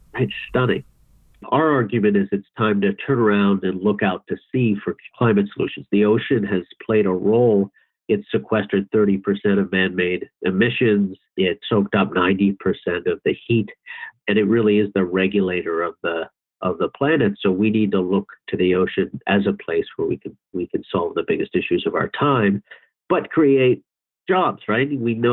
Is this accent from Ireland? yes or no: no; Newfoundland and Labrador, Canada; I grew up in Newfoundland, Canada, a little fishing village at the most eastern point in all of North America, next to a fisherman's co-op. It was what we think of as really the idyllic fishing village.